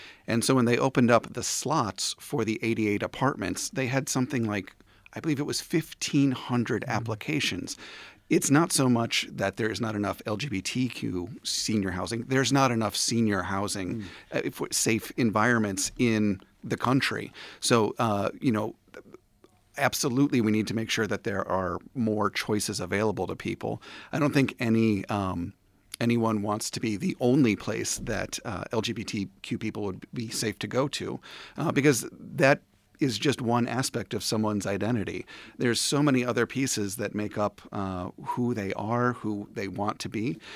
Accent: Chicago, Illinois, United States; So I'm originally from Chicago

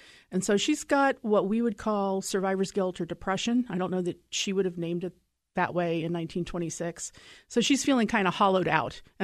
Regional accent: Ohio, United States; born there; and I think maybe because I was born in Ohio, I felt for a long time like I couldn't write about Appalachia because I wasn't born in Appalachia, but I consider myself a child of Appalachia.

